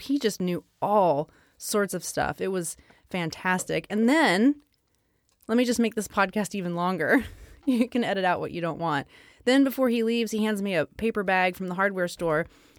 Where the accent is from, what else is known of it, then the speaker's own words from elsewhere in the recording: Pacific Northwest, United States; I was growing up in the Pacific Northwest, school started in September.